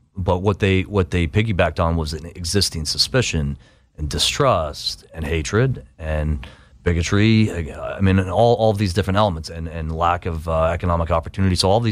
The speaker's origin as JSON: {"language": "English", "town": "Boston", "region": "Massachusetts", "country": "United States", "said": "I might not be welcome there. I'm from Boston."}